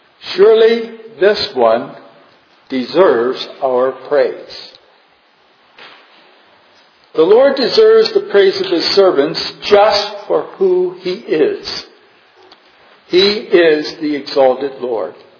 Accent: Eritrea; growing up in Eritrea, and realizing that when it got dark in Eritrea

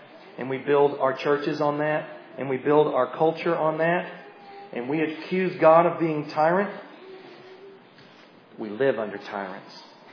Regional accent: Tennessee, United States; I am from Tennessee.

